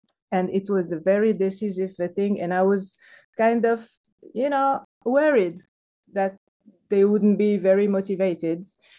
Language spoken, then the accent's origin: English; Marrakesh, Marrakesh-Safi, Morocco; English is a second language; also born or lived in Casablanca; I was born in Casablanca, just born there, but my parents was crossing the city. And then I grew up in Marrakesh, so I can say that I'm a Marrakeshi girl. Marrakesh has... shape my senses, because it's a very sensorial city, very colorful.